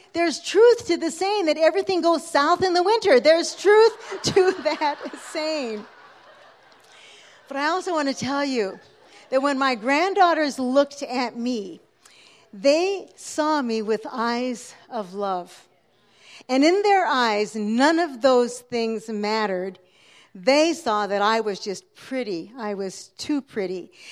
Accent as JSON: {"language": "English", "country": "Canada", "said": "So I'm very proud to be with you and happy to be with you today as a Canadian sister."}